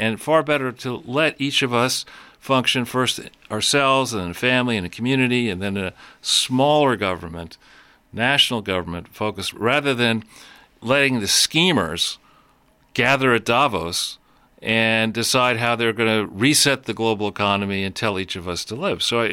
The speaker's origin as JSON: {"language": "English", "town": "New York City", "region": "New York", "country": "United States", "tie": "born or raised there", "said": "and I grew up in Greenwich Village."}